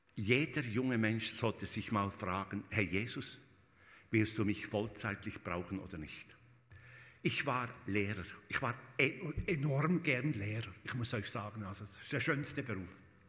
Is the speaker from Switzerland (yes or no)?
yes; Switzerland; Auch hier in Deutschland, bei uns in der Schweiz sowieso.